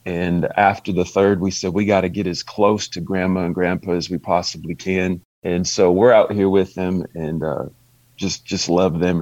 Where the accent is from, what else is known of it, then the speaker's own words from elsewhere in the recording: Paisley, Oregon, United States; That's the exhaustive list and the options that you had in the 90s growing up in Paisley or Summer Lake.